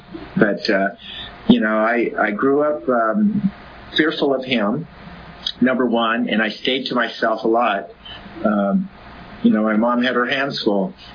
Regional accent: Visalia, California, United States; also born or lived in Hanford; I was born in Hanford, grew up over there. My mom and my dad had already separated and divorced before we moved to Visalia. So I was probably 5 or 6 years old when that happened.

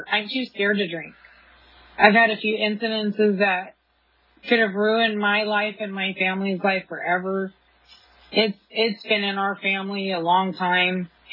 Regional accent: California, United States; Like, I grew up in Riverside County in between Palm Springs and San Diego.

